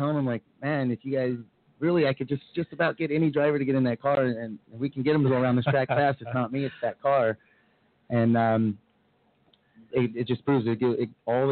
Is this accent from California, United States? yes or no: no; Las Vegas, Nevada, United States; I was born and raised in Vegas, so I'm used to seeing these